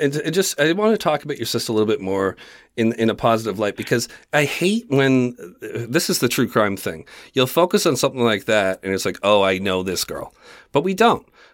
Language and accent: English; Canada; I'm from Canada.